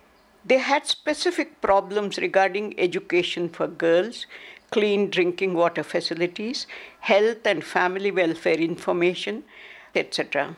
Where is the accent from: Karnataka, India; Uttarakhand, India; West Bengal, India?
Karnataka, India; Bangalore; from Bangalore, India.